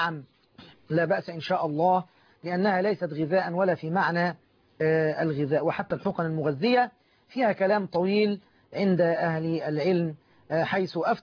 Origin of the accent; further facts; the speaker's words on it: Egypt; الطعام المشهور في بلدنا مصر